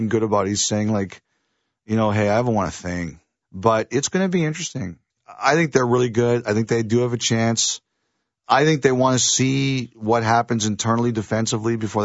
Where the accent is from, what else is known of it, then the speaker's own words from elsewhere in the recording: Toronto, Ontario, Canada; I was born in Toronto, raised in Toronto, lived most of my life in Toronto.